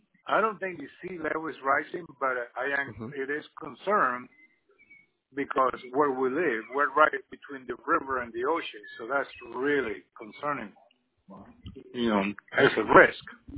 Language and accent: English; Venezuela; Oh, okay. I'm from Venezuela.